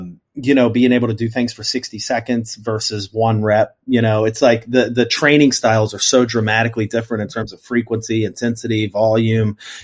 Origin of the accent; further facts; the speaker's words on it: Midwest, United States; I'm from the Midwest, man.